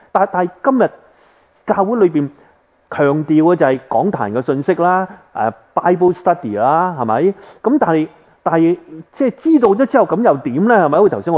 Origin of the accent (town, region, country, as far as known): China